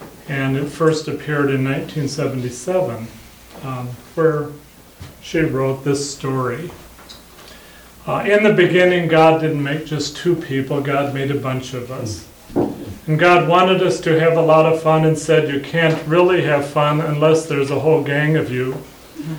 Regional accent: Freeland, Washington, United States; I'm from Whidbey Island, Freeland, Trinity Church.

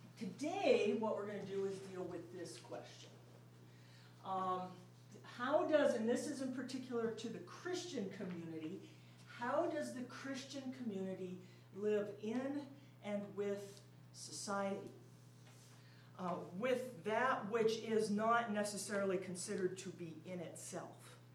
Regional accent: Sioux Falls, South Dakota, United States; I'm from Sioux Falls, South Dakota.

